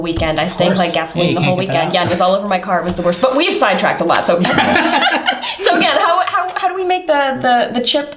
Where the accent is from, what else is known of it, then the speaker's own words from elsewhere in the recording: Minnesota, United States; Well, I'm from Minnesota, so